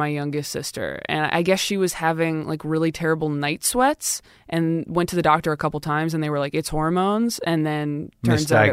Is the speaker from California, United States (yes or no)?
yes; Modesto, California, United States; also born or lived in Temecula; I grew up in like Modesto until I was like 10. And then I was in Temecula.